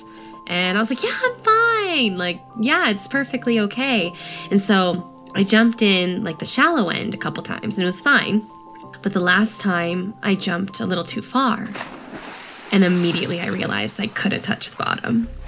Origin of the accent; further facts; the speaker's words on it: San Jose, California, United States; born there; I was born in San Jose, California, and I didn't have much exposure to water at all.